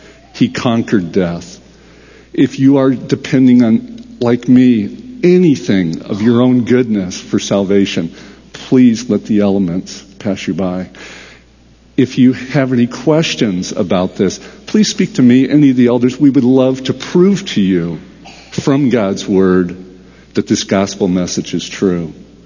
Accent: United States; born there; I believed I was saved because I belonged to a particular church, and I was born in the United States.

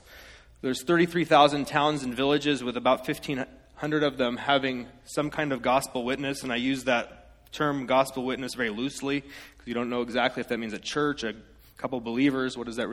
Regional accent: Los Angeles, California, United States; now in Italy; I'm Italian-American. I grew up in Los Angeles, but my dad grew up in Italy

